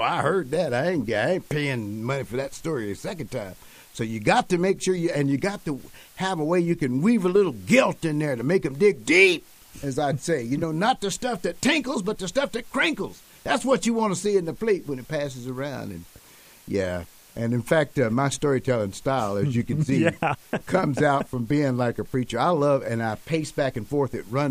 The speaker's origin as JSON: {"language": "English", "town": "Knoxville", "region": "Tennessee", "country": "United States", "tie": "born or raised there", "said": "coming from East Tennessee, I'm from right up there, nestled up next to the Smoky Mountains, and born and raised in Knoxville"}